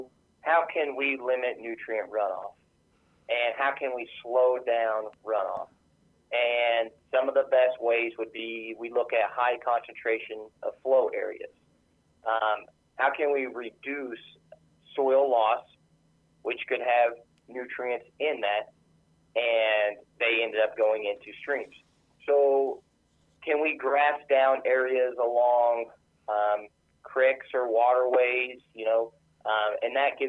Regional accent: Missouri, United States; I grew up in North Central Missouri.

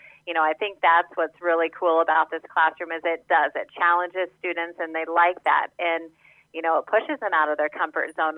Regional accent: Washington, Iowa, United States; I had an agriculture background growing up, and I'm from Southeast Iowa in Washington.

